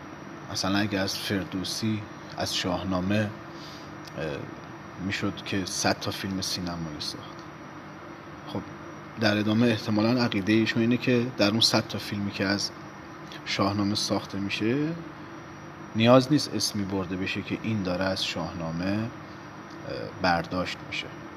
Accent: Iran; به عنوان یک ایرانی شرافتمند با پیشینه در واقع هنری ادبی

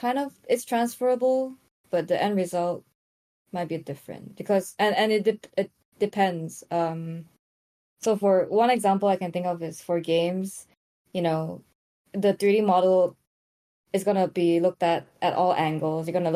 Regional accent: Malaysia; I was born and raised in Malaysia.

